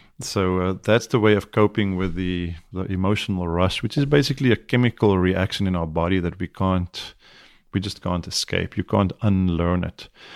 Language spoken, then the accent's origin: English; South Africa; now in United States; you know I'm South African, I have a bit of an accent, you know.